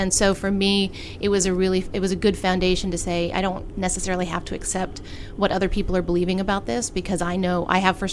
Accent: Kaysville, Utah, United States; I am from Kaysville, Utah.

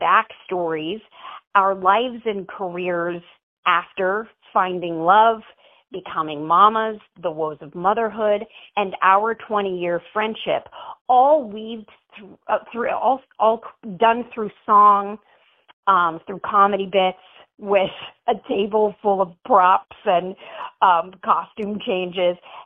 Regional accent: Kentucky, United States; also born or lived in New York City; Well, so I grew up in Kentucky, and I loved country music.

